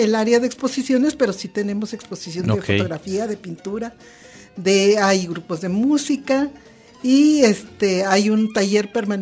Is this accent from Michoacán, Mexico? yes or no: yes; Pátzcuaro, Michoacán, Mexico; also born or lived in Mexico City; yo nací en Ciudad de México, pero vivimos en Michoacán, que amo con todo mi corazón Michoacán.